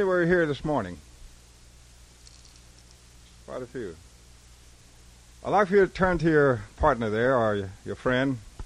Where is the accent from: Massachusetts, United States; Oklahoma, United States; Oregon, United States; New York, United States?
Oklahoma, United States; Eufaula; I was born in Oklahoma, a place called Eufaula. It was a name taken from Georgia to what is now Oklahoma. Eufaula, Oklahoma is my real hometown. That's the heart of the Creek Nation.